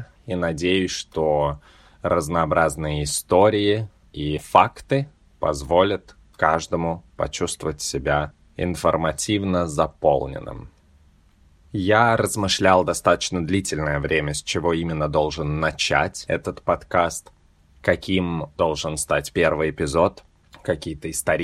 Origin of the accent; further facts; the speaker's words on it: Moscow, Russia; Я родился и вырос в Москве.